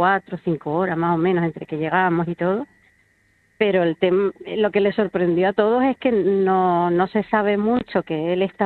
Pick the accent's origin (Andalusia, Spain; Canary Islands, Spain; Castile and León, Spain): Canary Islands, Spain; tantísimos problemas que tenemos como canarios